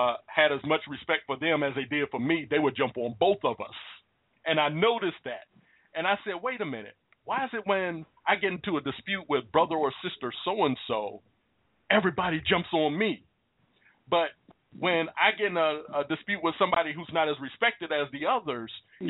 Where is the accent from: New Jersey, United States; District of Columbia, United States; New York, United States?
District of Columbia, United States; Washington; because I just come from Washington, D.C. I grew up in the Washington, D.C. area. And they figure, oh, he's a city boy.